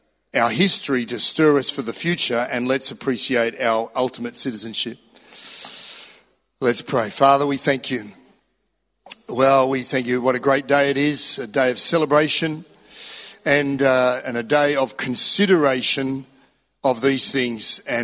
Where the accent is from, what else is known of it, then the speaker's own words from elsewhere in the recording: Australia; All that to say, being Australian is wonderful, but it's not the end of the story. It'll get you lots of places, an Aussie passport.